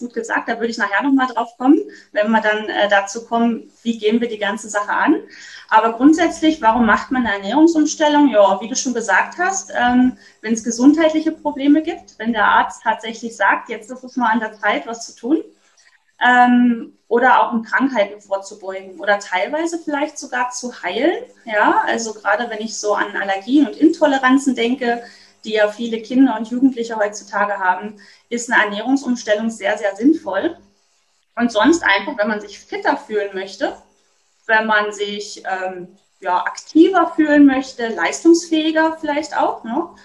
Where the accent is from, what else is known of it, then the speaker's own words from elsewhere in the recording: Dresden, Saxony, Germany; ich bin Ernährungscoach und ich komme aus Dresden, bin jetzt fast 40, habe 2 Kinder mit 7 und 11 Jahren